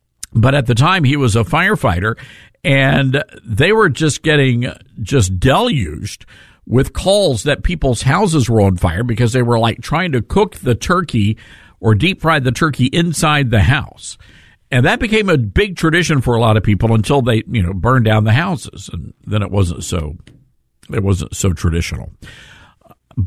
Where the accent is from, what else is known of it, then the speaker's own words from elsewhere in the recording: the South, United States; You know, growing up in the South, it's, you know, I had never been exposed to things like stuffing or, you know, the chestnut dressing or whatever that kind of stuff is.